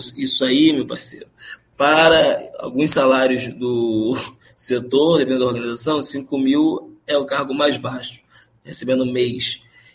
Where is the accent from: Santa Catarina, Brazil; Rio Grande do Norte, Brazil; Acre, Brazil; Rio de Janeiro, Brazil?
Rio de Janeiro, Brazil; sou nascido e criado na Zona Oeste, aqui do Rio, uma periferia, né, fica no Campo Grande, sou de Campo Grande